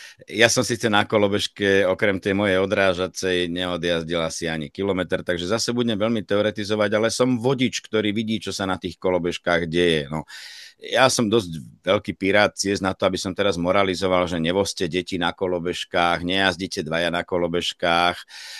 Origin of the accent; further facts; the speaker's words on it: Bratislava, Bratislava Region, Slovakia; som Bratislavčan.